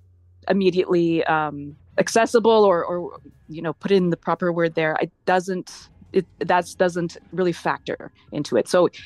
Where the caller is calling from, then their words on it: Montreal, Quebec, Canada; I am in Montreal, and specifically in Lachine, very close to the airport.